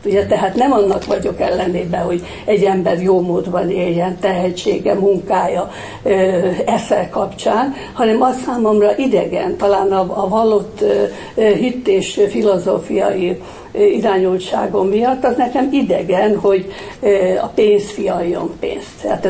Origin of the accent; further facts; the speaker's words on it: Hungary; nekem nagyon fontos, hogy magyar vagyok. Én azt gondolom, hogy nem véletlen születtünk ide.